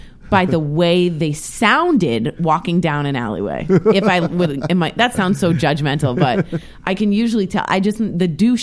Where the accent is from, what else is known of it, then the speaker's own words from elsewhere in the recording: Washington, District of Columbia, United States; Because I'm from Washington, D.C.